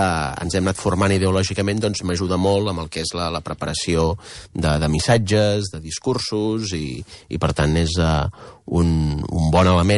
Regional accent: Pineda de Mar, Catalonia, Spain; a Pineda, d'on sóc jo

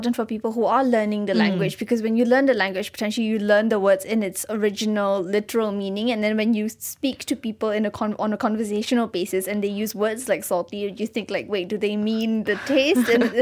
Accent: Ipoh, Perak, Malaysia; So every time I go back to my hometown in Ipoh and I see a flattened limestone hill, it makes me super sad.

